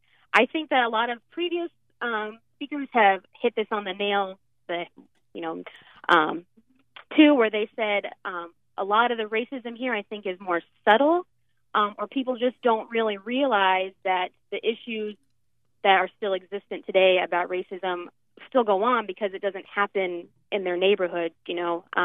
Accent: Maryland, United States; I grew up in Maryland. It's about an hour outside of Washington, D.C.

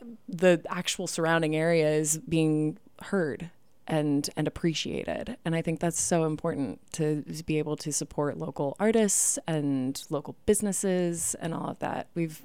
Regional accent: Texas, United States; now in New York, United States; I mean, don't get me wrong. I am aggressively Texan in New York.

